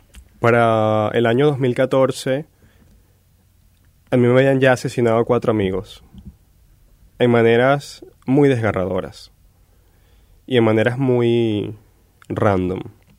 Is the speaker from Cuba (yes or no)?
no; Turmero, Aragua, Venezuela; also born or lived in Maracay; Yo nací en Maracay, y cuando tendría como unos 2 años, mi madre se muda a Turmero, que era un pueblo muy cercano.